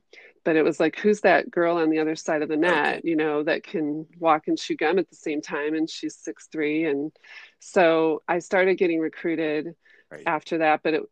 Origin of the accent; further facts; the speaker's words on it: Brooklyn, Michigan, United States; But I grew up in Michigan. So I'm from a small town called Brooklyn, Michigan. One stoplight.